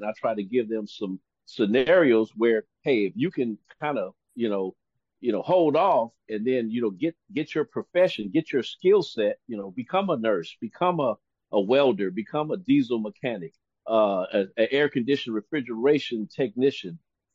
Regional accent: Compton, California, United States; also born or lived in San Diego; living in the, between San Diego and growing up in the Compton area, and born and raised, and then, living in San Diego and back to LA, things like that.

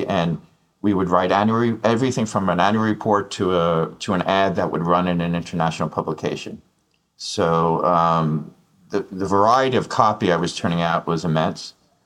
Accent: New York, United States; driving age in where I grew up in New York was 16

